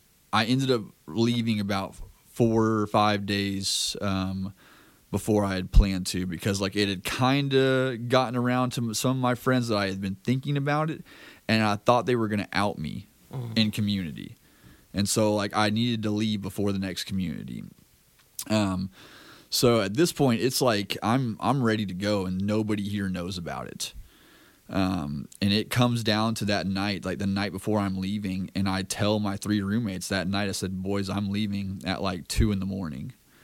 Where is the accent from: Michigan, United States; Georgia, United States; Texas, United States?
Texas, United States; Dallas; I did not move to Atlanta. You know, like, I'm from Dallas. I'm going back to Dallas.